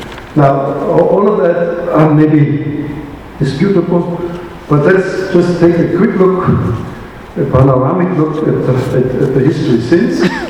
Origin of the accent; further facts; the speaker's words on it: Austria; English is a second language; Where are you from, did you say? And I didn't really think that he knew where Austria was, but I said Austria